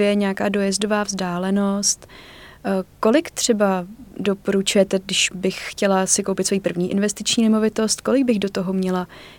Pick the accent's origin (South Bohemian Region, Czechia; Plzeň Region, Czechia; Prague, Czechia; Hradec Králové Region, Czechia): Prague, Czechia; My jsme z Prahy